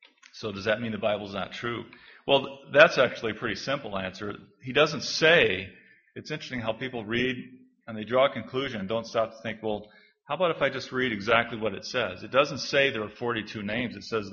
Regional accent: Wisconsin, United States; I'm from Wisconsin, so that's great.

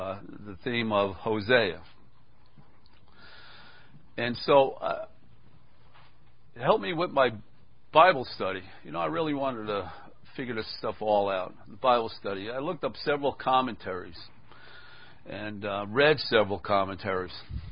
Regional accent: Bronx, New York, United States; And growing up in the Bronx there, I had a friend named Ephraim.

